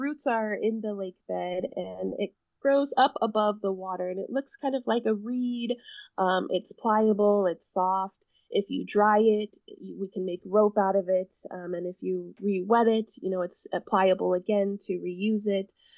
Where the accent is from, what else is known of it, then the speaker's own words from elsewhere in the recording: California, United States; I grew up here on Big Valley Rancheria. Rancheria is just another word that we use is similar to reservation. And so luckily, my rancheria was right on the shores of Lakeport area.